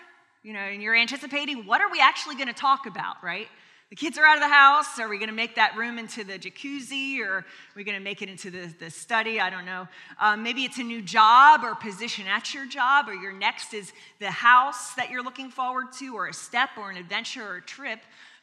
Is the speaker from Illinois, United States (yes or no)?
no; Pennsylvania, United States; I grew up in Pennsylvania, and one of the kind of annual traditions for my family was to vacation to Florida.